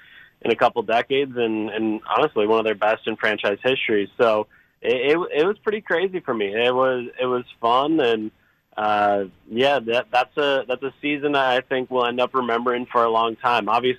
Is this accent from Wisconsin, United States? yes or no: yes; Slinger, Wisconsin, United States; Yeah, so I'm originally from Slinger, Wisconsin. So I grew up watching the Bucks